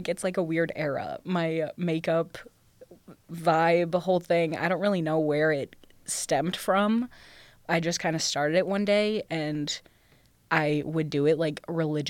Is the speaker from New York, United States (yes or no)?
no; Sandusky, Ohio, United States; So Libby and I grew up in Sandusky, Ohio.